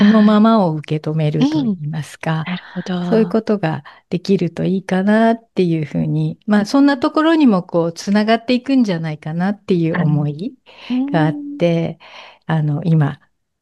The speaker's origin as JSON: {"language": "Japanese", "region": "Niigata", "country": "Japan", "tie": "born or raised there", "said": "私実は小さい頃新潟の田舎で育ってるんですけど、"}